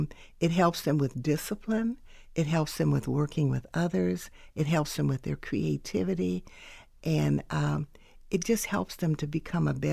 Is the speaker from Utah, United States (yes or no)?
no; Cleveland, Ohio, United States; now in Columbus, United States; Well, originally, Amy, I am from Cleveland. I was born and raised in Cleveland.